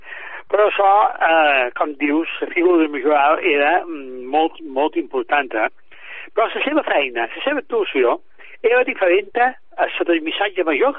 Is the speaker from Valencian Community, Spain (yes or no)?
no; Es Mercadal, Balearic Islands, Spain; Jo soc de Sant Antoni d'Esporquet. A més, som d'Esmercadal, que és d'Esporquet